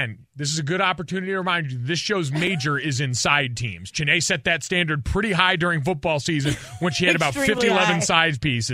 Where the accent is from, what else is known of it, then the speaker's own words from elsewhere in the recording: Connecticut, United States; I grew up in Connecticut, so I was stuck between worlds. We had the Red Sox and the Yankees on either side